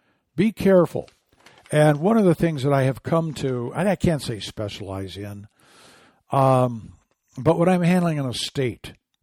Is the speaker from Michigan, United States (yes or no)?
yes; Michigan, United States; increasingly so in my home state of Michigan